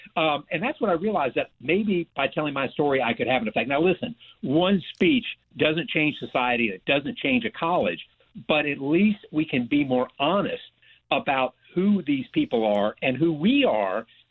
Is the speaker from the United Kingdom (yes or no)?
no; Virginia, United States; My home state of Virginia is now doing a wonderful job by teaching this so that they don't get the same thing I did.